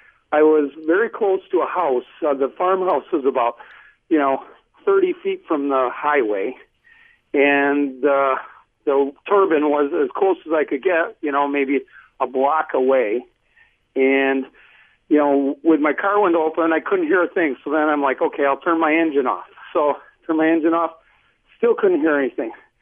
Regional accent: Milwaukee, Wisconsin, United States; I'm from Milwaukee

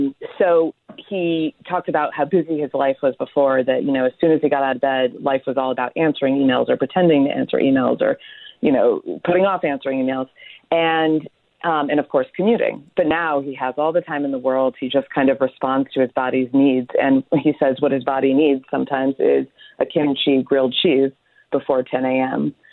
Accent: New York, United States

